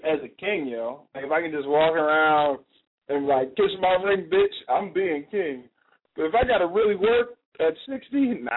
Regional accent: New Jersey, United States; I mean, you're in Jersey, yo. I love Jersey. I'm from Jersey. But I wouldn't go in that water, yo.

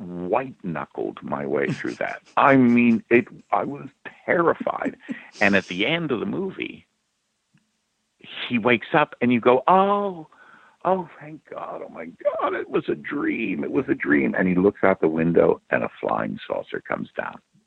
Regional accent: Philadelphia, Pennsylvania, United States; I grew up in Philly until I think I was about 7, and then we moved out to the suburbs, yeah.

